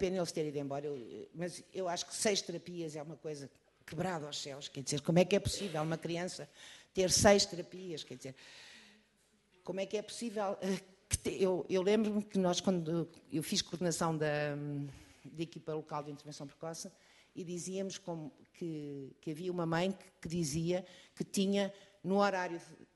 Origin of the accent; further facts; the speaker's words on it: Algarve, Portugal; Eu venho do Algarve. No Algarve não temos CRIs.